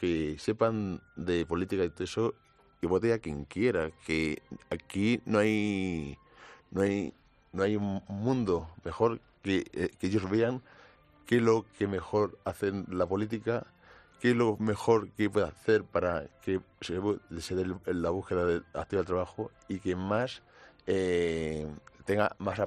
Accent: Alcobendas, Community of Madrid, Spain; Y yo lo que diría a todos los políticos de mi pueblo de Alcobendas es que en vez de inaugurar tantos parques y todas esas cosas

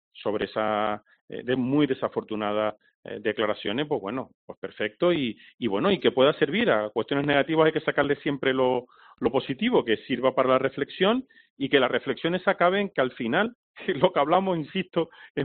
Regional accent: Canary Islands, Spain; como canarios que somos

